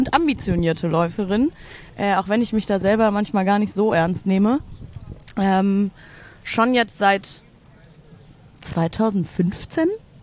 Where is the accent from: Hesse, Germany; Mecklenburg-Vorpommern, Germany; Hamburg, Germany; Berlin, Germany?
Berlin, Germany; Und bin schon immer in Berlin.